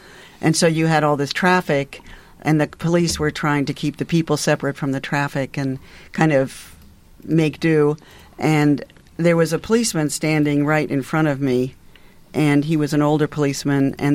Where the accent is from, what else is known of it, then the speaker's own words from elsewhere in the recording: New York, United States; it was just a very deep experience of being a New Yorker, which is unforgettable for me.